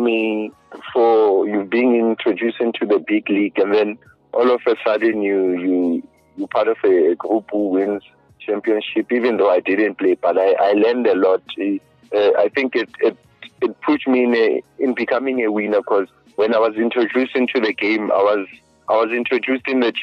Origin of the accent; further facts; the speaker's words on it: Soweto, Gauteng, South Africa; I'm from Meadowlands, that's where I grew up.